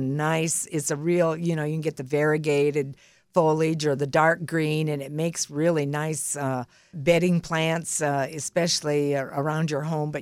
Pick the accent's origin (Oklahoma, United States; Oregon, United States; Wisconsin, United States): Wisconsin, United States; moved away as an adult; now in San Antonio, United States; Well, I'm a transplant from Wisconsin, so as long I have been in and out of Texas for over 30 years